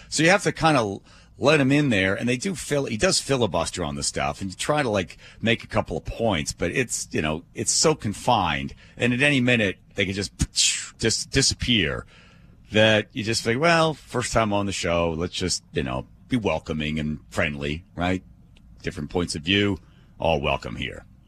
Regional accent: United States; It's one of the luxuries of being an American.

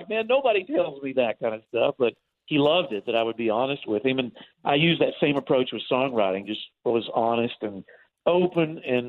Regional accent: Texas, United States; I grew up in the 70s when the Texas music progressive country scene was exploding

